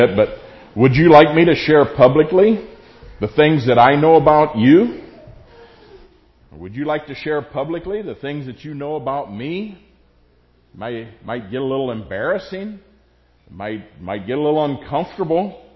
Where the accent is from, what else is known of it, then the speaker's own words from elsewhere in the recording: the South, United States; It used to be a question that was often asked when I grew up in the South.